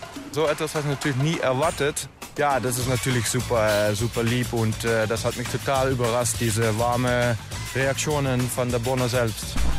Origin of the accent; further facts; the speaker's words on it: Netherlands; German is a second language; now in Bonn, Germany; ich komme aus Holland und bin 28 Jahre alt und seit ein kleines Jahr wohne ich in Bonn.